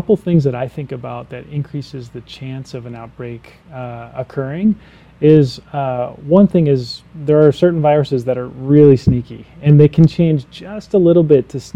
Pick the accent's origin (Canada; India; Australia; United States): United States; Florida; So I'm originally from Florida.